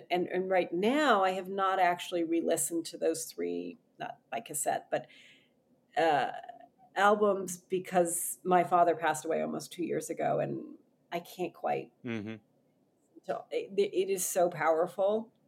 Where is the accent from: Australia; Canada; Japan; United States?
Canada; And as somebody whose parents left the U.S. when I was a year old to move to Canada, I grew up in Canada, but I was American and they were American.